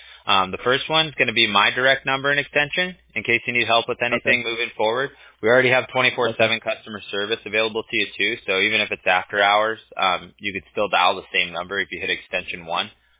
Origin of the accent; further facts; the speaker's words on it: Huntington Beach, California, United States; I grew up in Huntington Beach, so we used to call everybody bro as like a term of endearment.